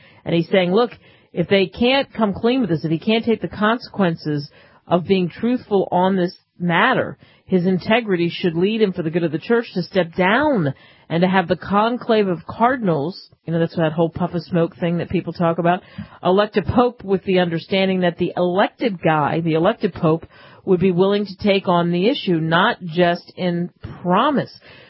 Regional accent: Cherry Hill, New Jersey, United States; I mean, listen, I grew up in Cherry Hill

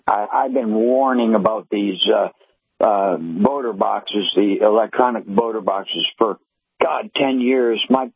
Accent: Vermont, United States; also born or lived in New Hampshire; now in Texarkana, United States; Raised in Vermont and from New Hampshire and moved down here.

